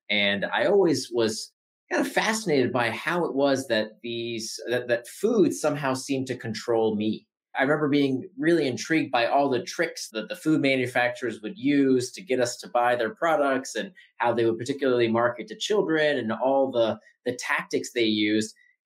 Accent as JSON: {"language": "English", "region": "Florida", "country": "United States", "tie": "born or raised there", "said": "You know, I grew up in Central Florida, and in my little condominium complex, we had one pool"}